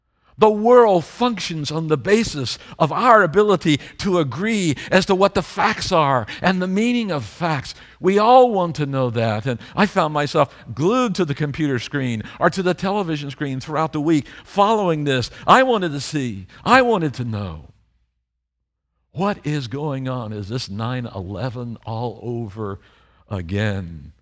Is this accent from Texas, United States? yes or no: yes; Texas, United States; And being a Texan, I can hardly believe that they allowed a little city, a little town, to grow up around essentially a bomb factory.